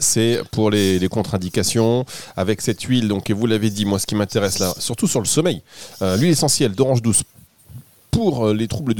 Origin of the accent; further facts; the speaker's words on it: Hauts-de-France, France; accent: Nord; Mais c'est parce que je viens du Nord, hein, donc j'ai un accent du Nord et je le cache.